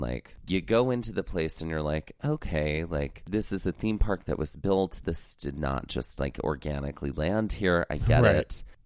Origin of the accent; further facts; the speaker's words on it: Mississippi, United States; Growing up in Mississippi and having an uncle that lives in Orlando, I was able to go to Disney World quite a bit.